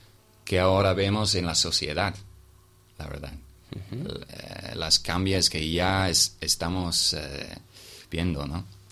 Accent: England, United Kingdom; also born or lived in France; Ah, soy de Inglaterra.

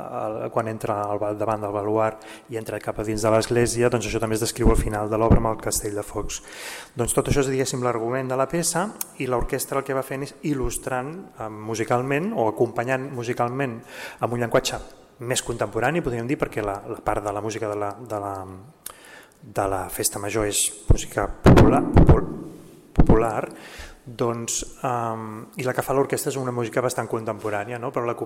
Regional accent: Sant Pere de Ribes, Catalonia, Spain; jo soc ribetà, perquè visc a Sant Pere de Ribes, he nascut a Sant Pere de Ribes, però la meva mare és sitgetana, m'he educat aquí a Sitges, vaig estar estudiant els Escolapis

